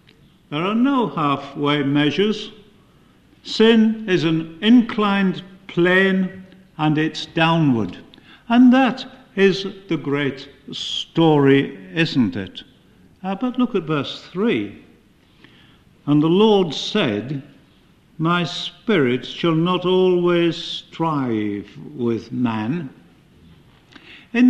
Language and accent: English; England, United Kingdom; And if that isn't A to Z, I'm not an Englishman.